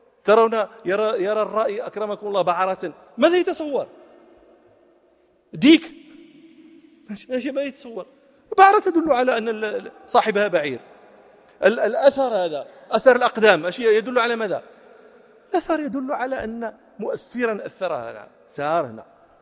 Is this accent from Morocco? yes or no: yes; Morocco; نحن عندنا في المغرب الترومبية هذه